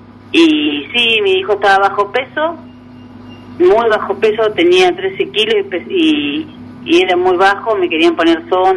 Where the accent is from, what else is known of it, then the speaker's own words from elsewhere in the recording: Chivilcoy, Buenos Aires Province, Argentina; Yo soy de Chivilcoy, habíamos viajado a Capital a hacer unos estudios y nos quedamos una semanita.